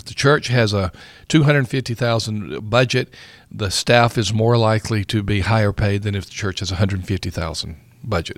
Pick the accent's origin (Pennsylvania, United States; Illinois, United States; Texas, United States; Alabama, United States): Alabama, United States; Union Springs; You know, I was born and raised in Union Springs, Alabama.